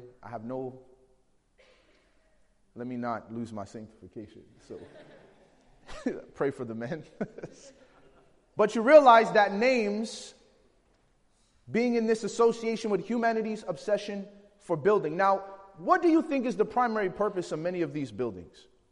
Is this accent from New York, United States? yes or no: no; Chicago, Illinois, United States; I grew up in Chicago, and there was a time where the Sears Tower was the tallest building in the world.